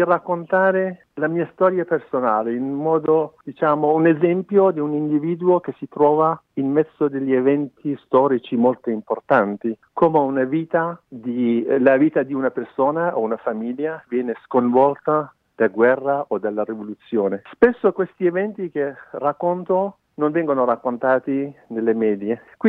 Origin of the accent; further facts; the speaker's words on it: Iranian Kurdistan, Iran; moved away; quando ero bambino, in Kurdistan iraniano. Anch'io sono stato in una città assediata